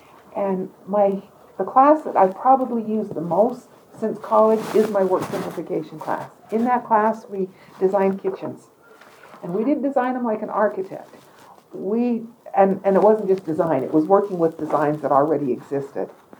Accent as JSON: {"language": "English", "town": "Sterling", "region": "Alberta", "country": "Canada", "said": "I'm always from Sterling, Alberta."}